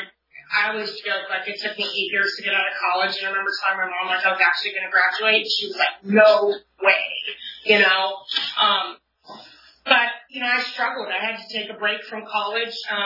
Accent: Ohio, United States; now in California, United States; You know, I'm from Ohio, so I've been out here in California for about 3 years.

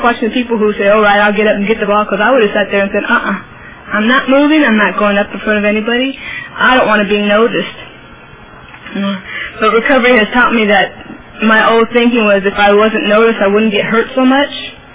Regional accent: Fresno, California, United States; And Fresno's my hometown where I was doing my stuff when I got started.

